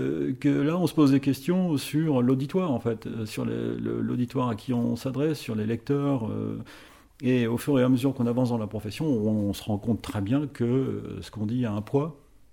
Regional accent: France; même si je suis français, j'ai plutôt des réflexes de, comme vous dites, de journaliste anglophone

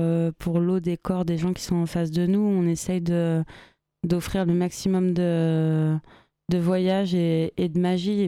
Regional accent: Le Mans, Pays de la Loire, France; je viens du Mans

